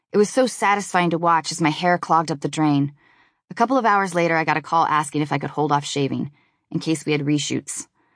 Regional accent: Seattle, Washington, United States; Growing up in Seattle, I was incredibly lazy about shaving my legs and was really unknowledgeable about body grooming in general.

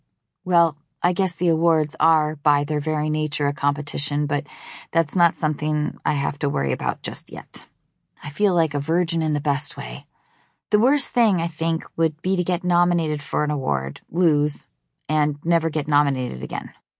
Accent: Seattle, Washington, United States; Growing up in Seattle, I was incredibly lazy about shaving my legs and was really unknowledgeable about body grooming in general.

